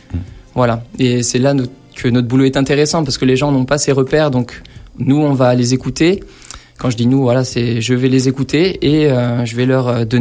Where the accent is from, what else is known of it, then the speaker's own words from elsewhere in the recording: Albertville, Auvergne-Rhône-Alpes, France; Après, je suis venu à Grenoble. Je viens d'Albertville en Savoie